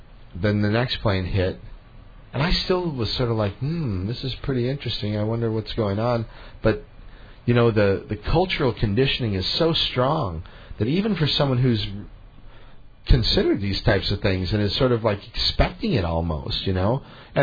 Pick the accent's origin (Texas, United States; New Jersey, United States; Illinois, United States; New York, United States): Illinois, United States; Chicago; also born or lived in Denver, Colorado; I grew up in the Chicago area and then lived most of my adult life in the Denver, Colorado area and then just moved here 4 or 5 years ago.